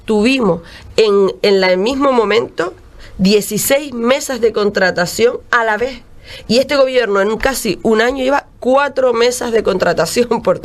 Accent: Tuinés, Spain; nadie va a tratar con mayor mimo y con mayor respeto y con mayor cariño ese festival que los que somos de Tuinés

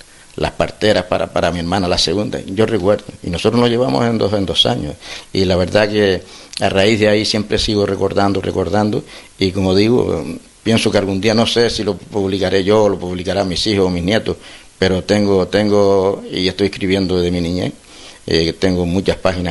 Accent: Tuineje, Canary Islands, Spain; yo nací en Tuineje, me crié en Tuineje, y la verdad es que me vine para Gran Tejar ya, pues ya tenía casi los 33 o 35 años ya

